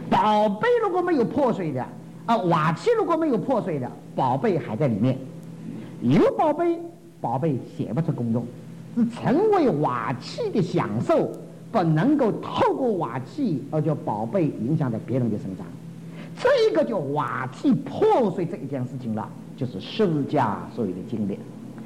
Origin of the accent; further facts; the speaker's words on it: China; 你比方说我们中国人中间的宋尚杰，宋尚杰我们不能不尊敬他。